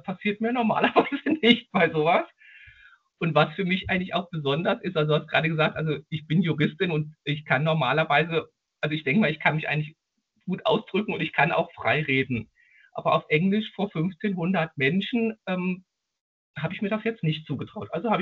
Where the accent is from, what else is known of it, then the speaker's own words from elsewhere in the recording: Marburg, Hesse, Germany; Ja, also du hast eben schon gesagt, ich bin aus Marburg.